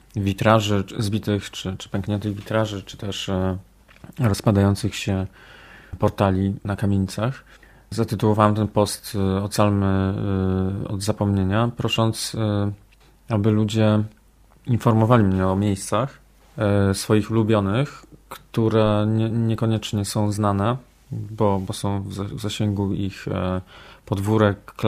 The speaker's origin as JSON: {"language": "Polish", "town": "Poznań", "region": "Greater Poland Voivodeship", "country": "Poland", "tie": "born or raised there", "said": "Urodziłem się w Poznaniu. Dzieciństwo spędziłem na Grunwaldzie."}